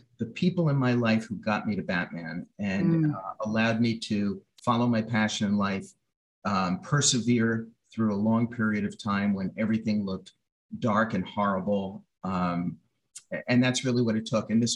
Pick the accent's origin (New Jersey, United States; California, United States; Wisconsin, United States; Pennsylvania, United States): New Jersey, United States; When I was growing up in New Jersey, during the weekday nights, while I was lying in bed and my folks thought I was asleep